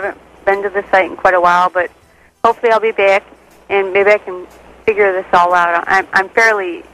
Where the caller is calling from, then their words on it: North Branch, Michigan, United States; Right now, I am in North Branch, Michigan.